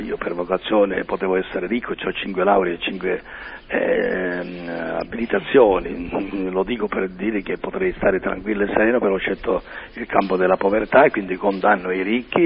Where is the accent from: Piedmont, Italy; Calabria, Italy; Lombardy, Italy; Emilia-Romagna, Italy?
Calabria, Italy; Cosenza; Io sono di Cosenza, quindi sono dalla nascita.